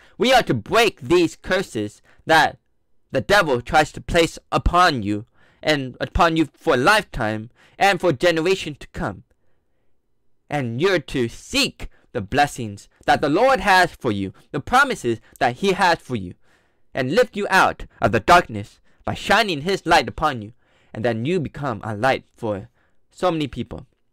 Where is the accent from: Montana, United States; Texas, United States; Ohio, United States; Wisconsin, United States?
Texas, United States; I grew up in Texas. I was there for 6th grade